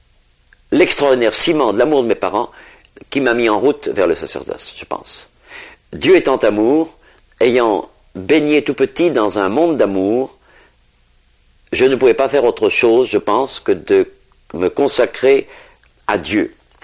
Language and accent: French; Rochefort, Nouvelle-Aquitaine, France; Je suis originaire de Rochefort-sur-Mer, en Charente-Maritime.